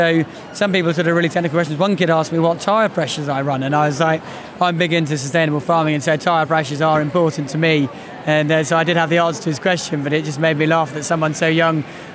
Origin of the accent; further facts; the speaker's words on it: East Midlands, United Kingdom; I'm a farmer from Northamptonshire.